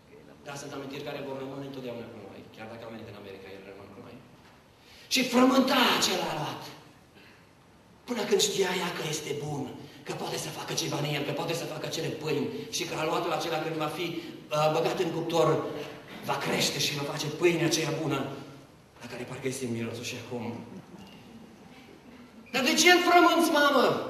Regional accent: Transylvania, Romania; Sunt ardelean

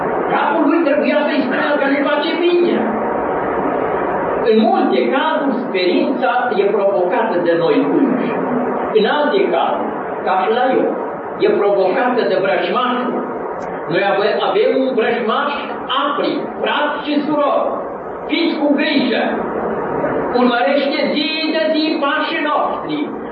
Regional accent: Tuiteaz, Romania; În satul unde eu am crescut, la Tuiteaz, era un bogătaș în sat.

